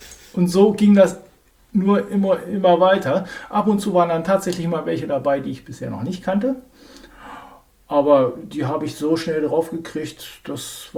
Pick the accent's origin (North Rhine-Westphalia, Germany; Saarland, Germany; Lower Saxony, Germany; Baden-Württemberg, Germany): Lower Saxony, Germany; Hildesheim; ich bin kein Dithmarscher. Ich komme aus Südniedersachsen, aus dem schönen Städtchen Hildesheim.